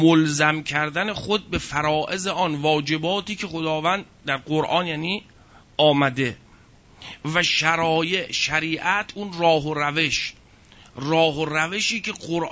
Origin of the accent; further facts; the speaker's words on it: Iran; بعد از احوال پرسی گفتم که من ایرانی هستم.